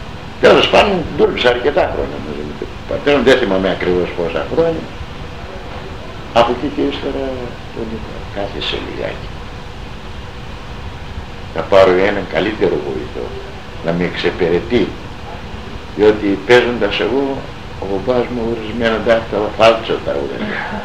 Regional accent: Irakleia, Greece; όλοι είμαστε από την Ηράκλεια

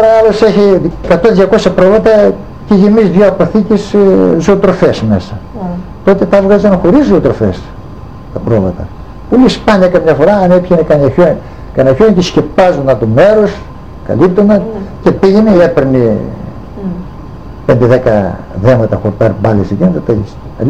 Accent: Mitriko, Eastern Macedonia and Thrace, Greece; born there; Από το Φανάρι λίγο πιο πέρα εδώ, στο Μητρικό εκεί γεννήθηκα, το 1931.

